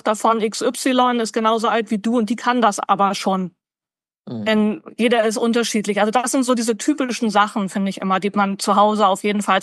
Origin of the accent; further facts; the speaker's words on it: Lüneburg, Lower Saxony, Germany; Ja, ich komme aus Lüneburg, also schon gerne hier im Umkreis